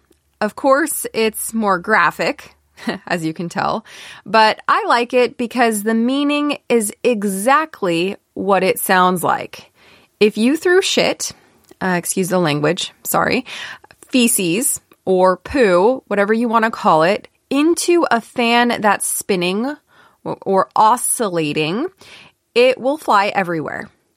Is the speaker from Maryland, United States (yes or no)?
no; Fairfield, California, United States; And one of these bases was actually in my hometown in Fairfield, California